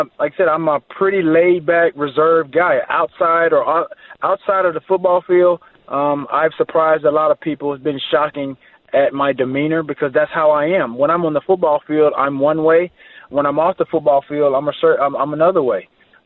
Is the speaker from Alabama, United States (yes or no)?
yes; Alexander City, Alabama, United States; I'm from Alexander City, Alabama, small school, small. Came from a small town. Went to a small college.